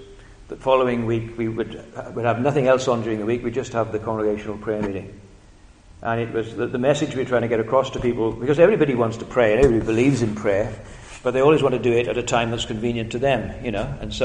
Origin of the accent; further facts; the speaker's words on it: Wales, United Kingdom; It's, me being Welsh again, it's prayer, it's preaching, and it's people.